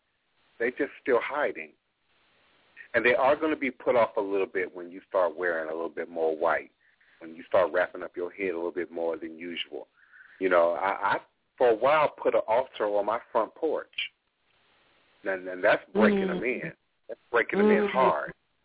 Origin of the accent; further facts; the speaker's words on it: Chicago, Illinois, United States; born there; You know, I'm born from Chicago. I have brothers and sisters still in Chicago.